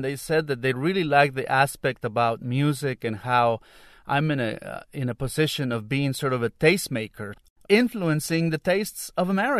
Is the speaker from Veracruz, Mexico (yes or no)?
yes; Jalapa, Veracruz, Mexico; now in Los Angeles, United States; I've been living in Los Angeles since 1995. I'm originally from Jalapa, Veracruz, in the Gulf Coast of Mexico.